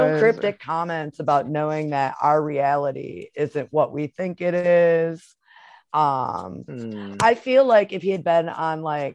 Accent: Michigan, United States; But okay, growing up in Michigan and especially living in a, like, I lived for a decade up in Alpena

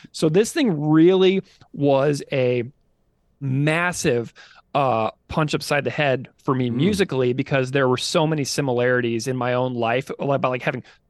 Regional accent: St. Louis, Missouri, United States; I grew up in St. Louis, just a few hours south from Chicago there

